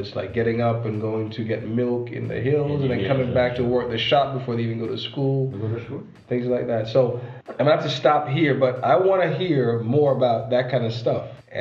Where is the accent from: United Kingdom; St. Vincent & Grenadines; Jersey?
St. Vincent & Grenadines; so I implore not just the people in my hometown, but anywhere in St. Vincent who feel strongly about where we want to go as a people in this new century.